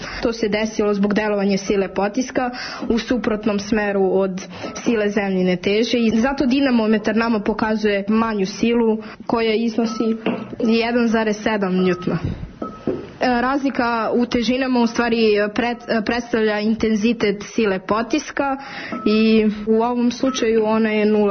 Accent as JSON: {"language": "Serbian", "town": "Jagodina", "region": "Pomoravlje District", "country": "Serbia", "said": "Dolazim iz Jagodine."}